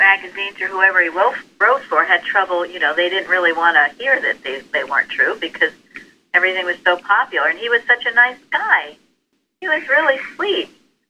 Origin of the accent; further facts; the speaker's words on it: New Jersey, United States; I remember years ago being in California, and I came from New Jersey where blue laws were obeyed.